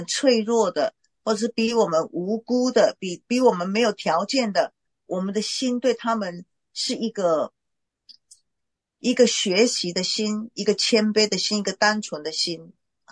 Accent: China; 像我们中国人说，哎呀，你有耳朵没有嘴巴，不要讲话

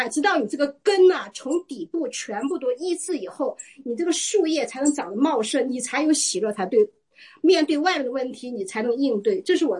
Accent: China; now in United States; 因为我们都是成长在中国这个大环境，就从小我们接受的文化呢，我是信主，等于是并不是年轻的时候就信主

